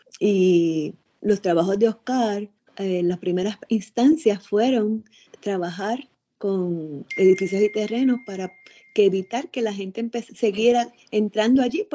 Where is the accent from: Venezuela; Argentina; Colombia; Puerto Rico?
Puerto Rico; Mayagüez; Yo pues soy de Mayagüez y recuerdo ver la estatua desde la calle en las noches iluminadas